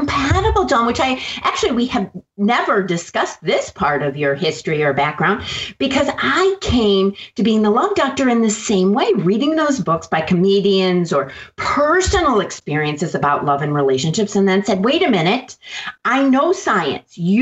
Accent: Minnesota, United States; Yes, Minnesota. I grew up in Minnesota. So both cold, snowy places.

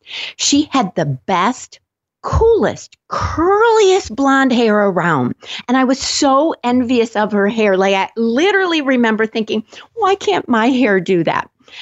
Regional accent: Minneapolis, Minnesota, United States; she also grew up in my hometown, Minneapolis, Minnesota.

